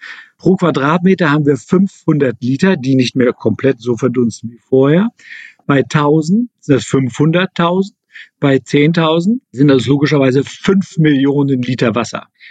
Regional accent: Northern Germany, Germany; Ich komme aus Norddeutschland.

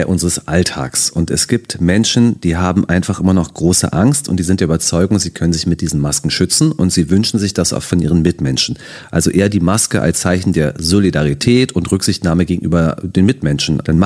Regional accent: Berlin, Germany; Ich beispielsweise bin Berliner

